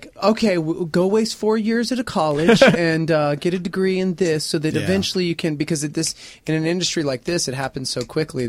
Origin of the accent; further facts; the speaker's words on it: Texas, United States; born there; Because I was born in Texas.